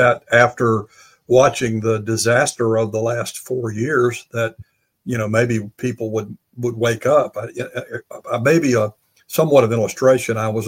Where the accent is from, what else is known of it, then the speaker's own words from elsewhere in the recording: the South, United States; well, I'm thoroughly Southern.